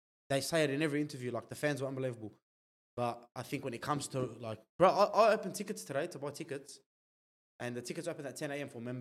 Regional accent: Queensland, Australia; this guy torments me as Queenslander

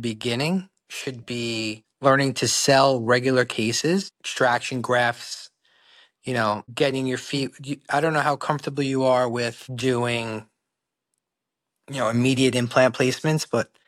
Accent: New York, United States; I think as growing up in Long Island, you know, it's the prestige of being in Manhattan.

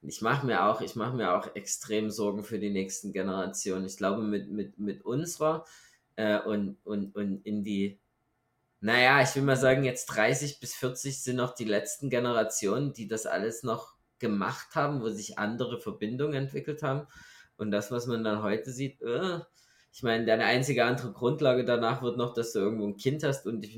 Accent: Germany; wir sind Deutsche, man kann gerne in unsere Geschichte zurückdenken

